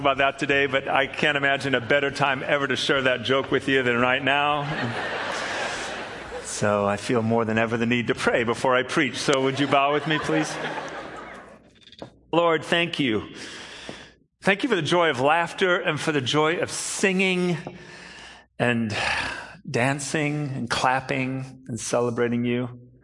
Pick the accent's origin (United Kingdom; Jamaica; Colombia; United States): United Kingdom; because you see, I'm British.